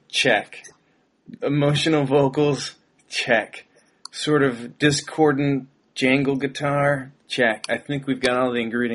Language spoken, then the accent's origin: English; Boise, Idaho, United States; Me too. Boise.